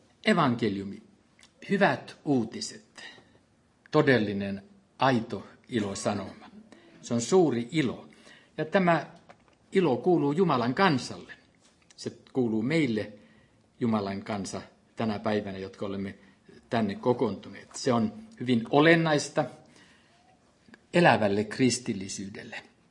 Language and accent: Finnish; Canada; Itse olen kanadalainen ja Kanadan poikia, ja Toronto tuli tutuksi monella tavalla minulle vuosien varrella